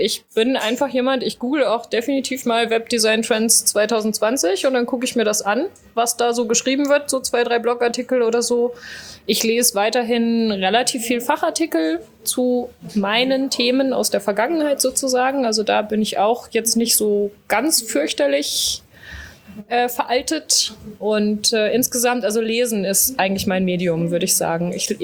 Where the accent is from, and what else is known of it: Düsseldorf, North Rhine-Westphalia, Germany; born there